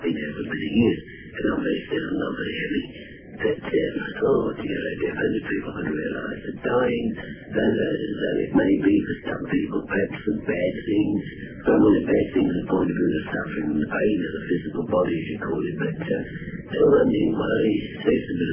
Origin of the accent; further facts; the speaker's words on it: Blackheath, London, United Kingdom; also born or lived in Bristol; And actually, I came originally, I came from Blackheath.